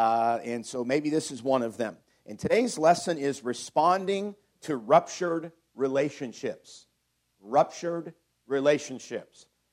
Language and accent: English; British Columbia, Canada; I was born here in British Columbia, and I've stayed in British Columbia my entire life.